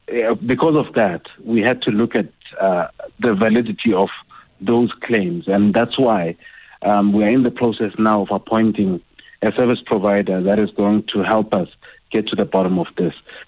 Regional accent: Mpumalanga, South Africa; I come from Mpumalanga, and I know of a few stories from Mpumalanga

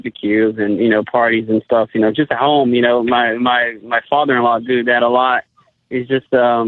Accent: Brazil; now in Woodbridge, United States; I am, sir, yes.

